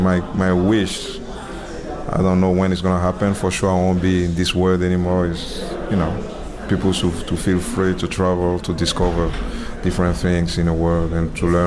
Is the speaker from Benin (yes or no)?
yes; Benin; English is a second language; I'm speaking English right now is a heritage, right? You know, because in Benin we don't speak English